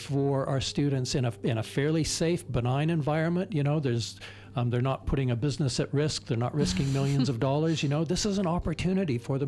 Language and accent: English; Canada; I'm Canadian, not American, if you're wondering about my accent. So it was a big deal. I'm from a town of 500 people